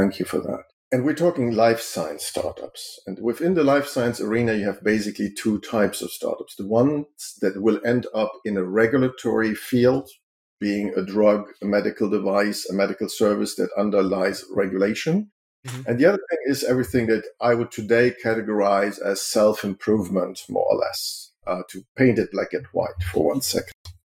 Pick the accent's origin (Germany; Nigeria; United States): Germany; My mom is French, but I grew up in Germany.